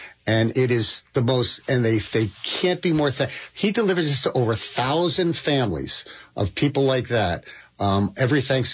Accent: Deal, New Jersey, United States; I was never involved with the Orthodox Jews, although I grew up in Deal. You know, we were conservative.

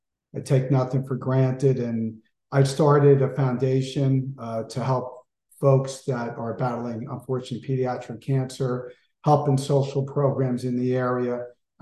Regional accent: Springfield, New Jersey, United States; I grew up in Springfield, New Jersey, which is in Union County, maybe, I don't know, 35, 40 minutes from Newark Airport. And I grew up really very blessed.

